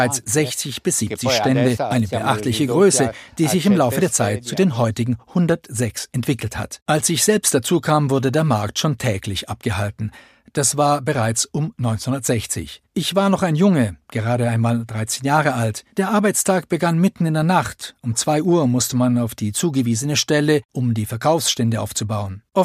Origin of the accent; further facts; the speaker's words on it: Naples, Campania, Italy; now in Thalwil, Switzerland; Ich komme ursprünglich aus Neapel und bin mit dem Zug nach Talwis gekommen.